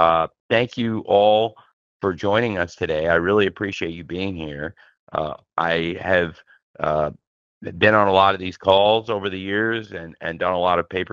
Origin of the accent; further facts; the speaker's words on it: Jacksonville, Florida, United States; So I love bringing the shows to my hometown fans who support AEW and the Jaguars and ROH here in Jacksonville.